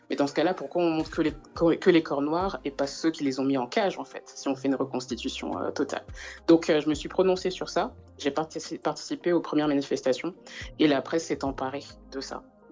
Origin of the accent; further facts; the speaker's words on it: France; born there; je suis martiniquaise par ma mère, je suis congolaise par mon père, je suis née dans l'Hexagone